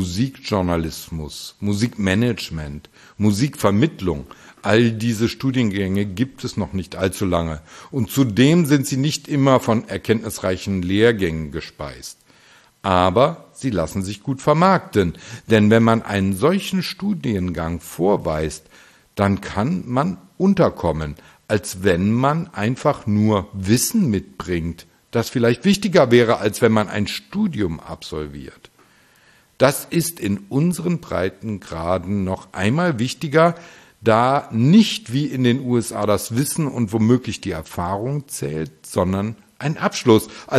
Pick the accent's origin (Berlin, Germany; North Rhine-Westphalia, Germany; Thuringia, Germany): North Rhine-Westphalia, Germany; Düsseldorf; in meiner Heimatstadt Düsseldorf